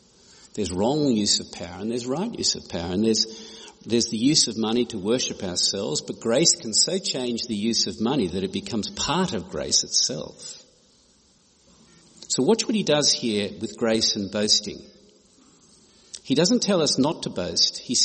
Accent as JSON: {"language": "English", "country": "Canada", "said": "and I am a Canadian."}